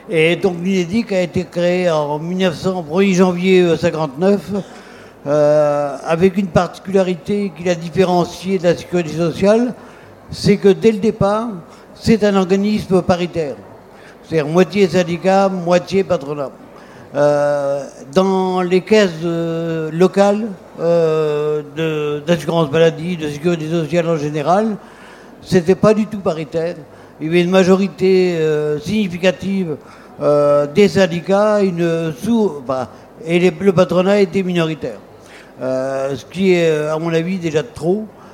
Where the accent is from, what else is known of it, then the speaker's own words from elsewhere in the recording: Brittany, France; Donc, je viens de Bretagne, où il fait beau également.